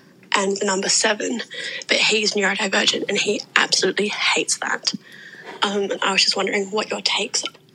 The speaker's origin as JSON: {"language": "English", "country": "Australia", "lives_now": "Devon, United Kingdom", "said": "I'm an Aussie calling from Devon in England."}